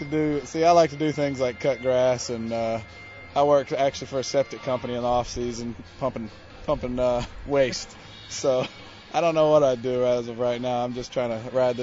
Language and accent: English; Prattville, Alabama, United States; Like, I grew up in Prattville. You grew up with the same guys since you're, you know, four.